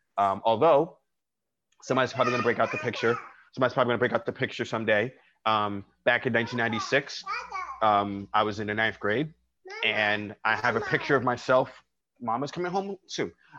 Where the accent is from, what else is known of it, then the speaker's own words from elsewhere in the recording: New York City, New York, United States; even though I'm born and raised in New York City, I'm not big into the whole hometown loyalty thing.